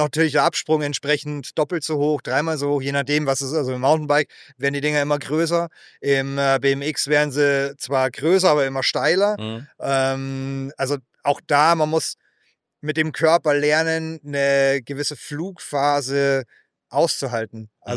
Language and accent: German; Munich, Bavaria, Germany; wir sind in München aufgewachsen, im Hinterhof, Elternhausmeister und Blumenladen gehabt